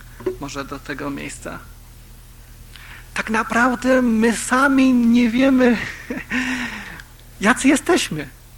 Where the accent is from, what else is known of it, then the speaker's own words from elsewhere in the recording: Łódź Voivodeship, Poland; tak sobie szedłem w moich rodzinnych stronach, moi rodzice mieszkają w Sieradzkim na wsi